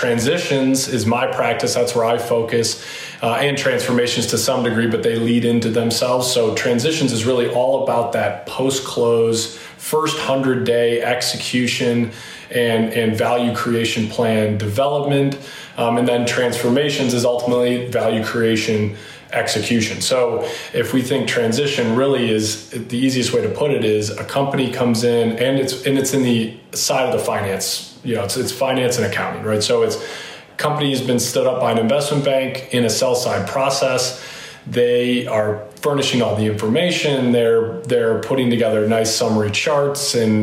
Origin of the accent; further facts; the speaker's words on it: Michigan, United States; Michigan. I'm actually Kalamazoo is the bigger town that is probably someone might have heard of. Not my hometown is not a chance for that one.